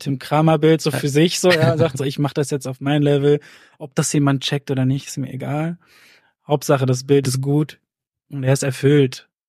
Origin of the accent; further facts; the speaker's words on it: Bochum, North Rhine-Westphalia, Germany; bin hier geboren und aufgewachsen in Bochum und habe in Dortmund studiert.